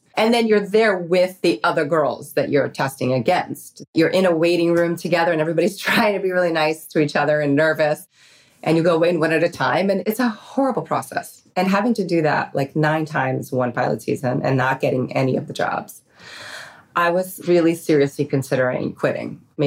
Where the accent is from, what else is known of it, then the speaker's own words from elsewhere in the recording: New York, United States; You know, I grew up in New York. I thought I was really tough.